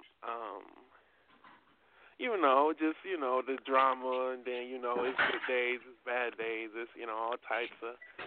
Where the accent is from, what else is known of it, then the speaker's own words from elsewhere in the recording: Illinois, United States; I'm from Illinois.